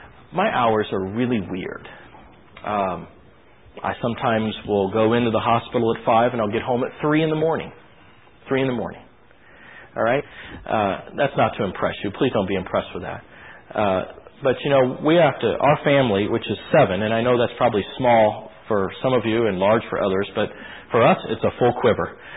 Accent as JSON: {"language": "English", "town": "Kansas City", "country": "United States", "said": "I'm from Kansas City"}